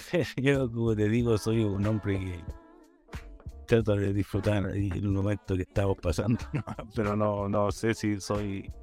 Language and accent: Spanish; San Joaquín, Santiago Metropolitan Region, Chile; also born or lived in Teno; Yo nací y criado en San Joaquín. No, yo nací en Teno, pero siempre estuve ahí y los cabros de San Joaquín me aguacharon.